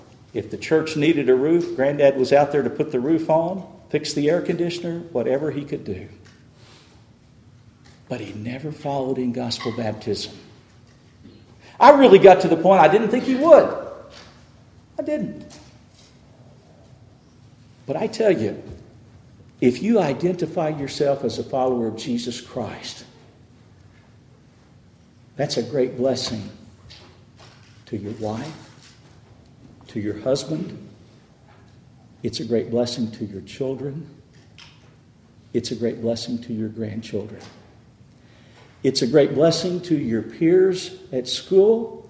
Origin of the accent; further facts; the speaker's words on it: Texas, United States; I grew up in West Texas, and it was Texas Tech all the way.